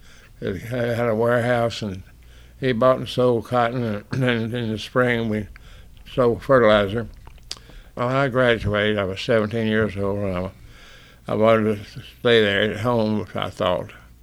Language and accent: English; Alabama, United States; now in Melbourne, United States; a doctor from over here in Melbourne who was from my hometown in Alabama.